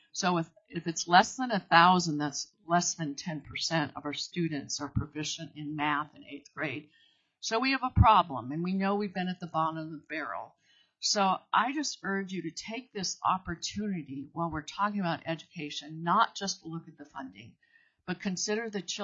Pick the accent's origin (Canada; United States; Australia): United States; Palmer, Alaska; from Palmer, Alaska, speaking as a private citizen.